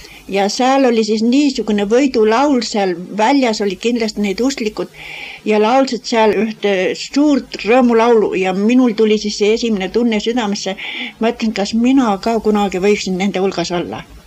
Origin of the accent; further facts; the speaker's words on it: Jausa, Hiiu County, Estonia; born there; Ma olen sündinud Hiiumaal Jausa külas ja … viienda lapsena. Ma olin nagu kõige noorem selles kodus